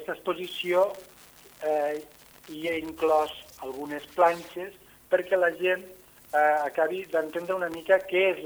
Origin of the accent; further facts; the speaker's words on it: Lleida, Catalonia, Spain; jo sóc un artista de Lleida que tinc també força relació amb les Borges Blanques